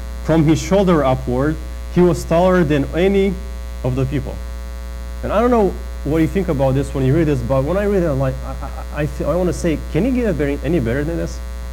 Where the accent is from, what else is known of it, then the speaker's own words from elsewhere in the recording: Romania; And I remember 15, 20 years ago, growing up in Romania, and hearing a lot about the American dream.